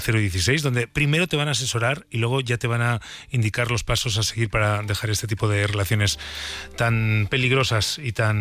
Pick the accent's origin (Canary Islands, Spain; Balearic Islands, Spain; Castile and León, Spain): Castile and León, Spain; Burgos; cuídame a mi tierra, ¿eh? Hasta